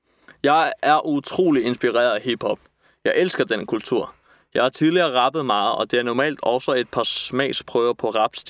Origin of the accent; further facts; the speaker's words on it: Copenhagen, Capital Region of Denmark, Denmark; er født den 18. oktober 1988. Jeg er halv irsk og halv dansk. Min mor er dansk. Jeg er født og opvokset her på Christiania i huset, der hedder Mælkebøtten.